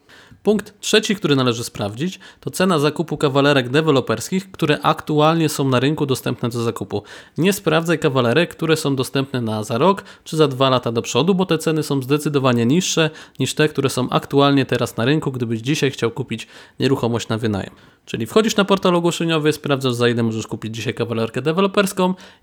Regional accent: Szczecinek, West Pomeranian Voivodeship, Poland; Ja pochodzę z miasta, które się nazywa Szczecinek i przynajmniej na papierze ma 40 tysięcy mieszkańców.

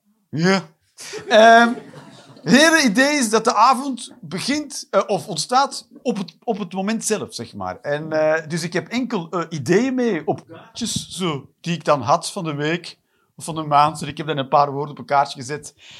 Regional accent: Flanders, Belgium; Ik ben een Vlaming.

